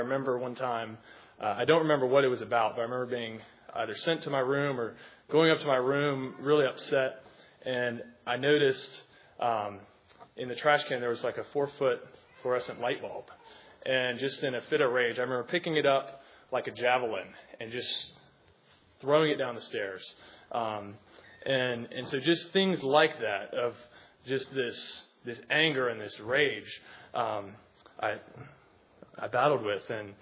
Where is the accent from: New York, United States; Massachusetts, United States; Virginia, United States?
Virginia, United States; Charlottesville; I grew up here in Charlottesville, and I went to Charlottesville High School. Actually, in second grade, we moved into that house right across the street there, and my parents live there to this day.